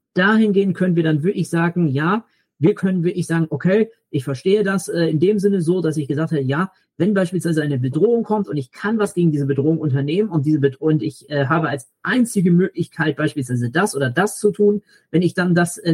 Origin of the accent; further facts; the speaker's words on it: Germany; das kann man auch auf uns Deutsche dessen ummünzen, weiter und so fort, dass wir uns fragen, ja, was macht uns zu Deutschen sozusagen?